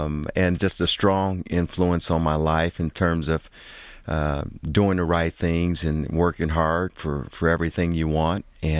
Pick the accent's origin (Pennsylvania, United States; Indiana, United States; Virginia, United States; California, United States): Indiana, United States; Muncie; also born or lived in West Memphis, Arkansas; Actually, I was born in West Memphis, Arkansas. My mom's from West Memphis, Arkansas. My dad's from Memphis, Tennessee. And they moved to Muncie, Indiana when I was probably a month old. And I was raised in Muncie, Indiana.